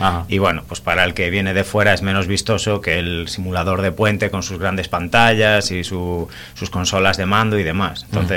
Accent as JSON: {"language": "Spanish", "town": "Santander", "region": "Cantabria", "country": "Spain", "said": "Santanderino."}